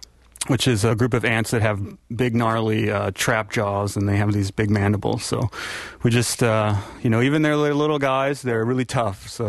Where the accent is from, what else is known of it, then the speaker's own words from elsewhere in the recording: San Antonio, Texas, United States; I grew up in San Antonio, went to school in Austin, and then moved up here for graduate school.